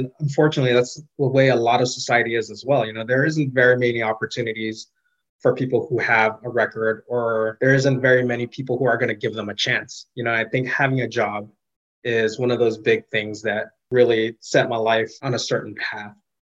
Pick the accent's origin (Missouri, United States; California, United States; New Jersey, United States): California, United States; Los Angeles; Born and raised in Los Angeles, you know, and to a comfortable middle-class family.